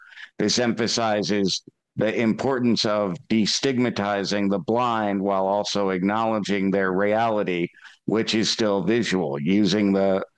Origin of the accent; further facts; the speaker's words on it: South Carolina, United States; they're from my home state of South Carolina.